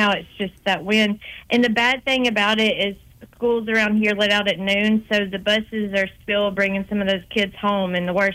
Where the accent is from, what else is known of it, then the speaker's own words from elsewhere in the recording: Alabama, United States; I was raised in West Jefferson County, went to McAdory High School, and that's right next to Tuscaloosa.